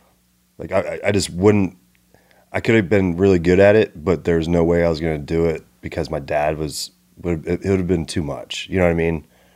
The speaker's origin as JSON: {"language": "English", "town": "Charlotte", "region": "North Carolina", "country": "United States", "tie": "born or raised there", "said": "I was only there for until I was like two, and then I grew up in North Carolina."}